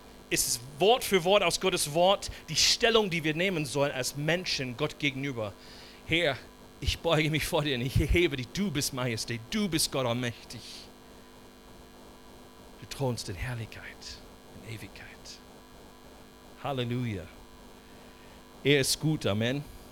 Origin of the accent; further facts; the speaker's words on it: United States; German is a second language; Ich bin ursprünglich Amerikaner, nicht nur ursprünglich, ich bin immer noch. Kann nebenher einfach Deutsch sprechen.